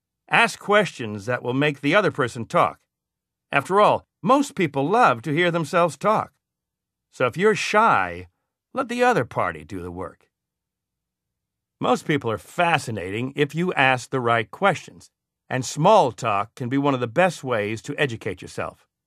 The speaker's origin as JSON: {"language": "English", "region": "New York", "country": "United States", "said": "I'm a New Yorker, so I tell it like it is."}